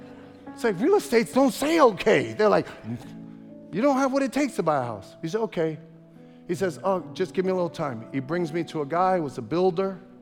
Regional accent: Brooklyn, New York, United States; I grew up in Brooklyn. I grew up in a two-bedroom apartment, five stories up. It was horrible neighborhood.

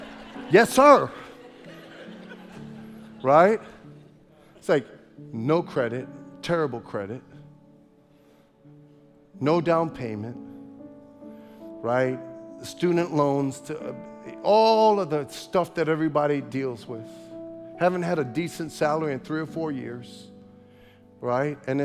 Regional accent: Brooklyn, New York, United States; I grew up in Brooklyn. I grew up in a two-bedroom apartment, five stories up. It was horrible neighborhood.

